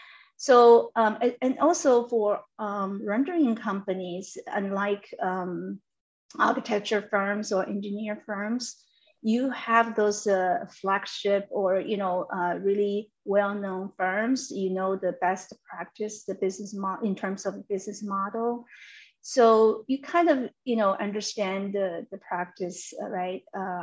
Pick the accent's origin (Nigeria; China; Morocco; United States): China; because I'm from China. So I have that resources in China